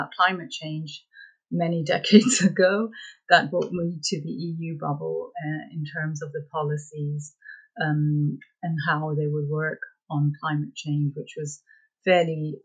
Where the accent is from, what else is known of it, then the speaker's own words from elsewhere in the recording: Beirut, Beirut Governorate, Lebanon; moved away; also born or lived in London; So I was brought up in Beirut, in the war zones, and then we moved to London.